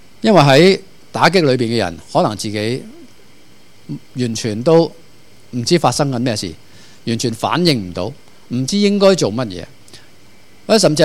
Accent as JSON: {"language": "Cantonese", "country": "Hong Kong", "said": "可能我哋香港人或中国人含蓄啲"}